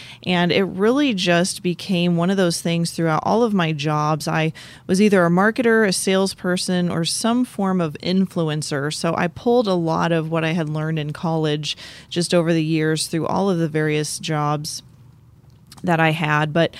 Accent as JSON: {"language": "English", "region": "Iowa", "country": "United States", "accent": "Midwestern", "said": "I am. I'm from the Midwest, yeah. So I still have a little bit of that Midwestern accent"}